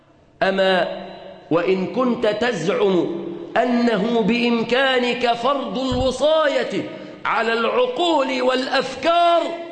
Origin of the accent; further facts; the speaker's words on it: Egypt; في بلادنا مصر أن يسمعها بأذن قلبه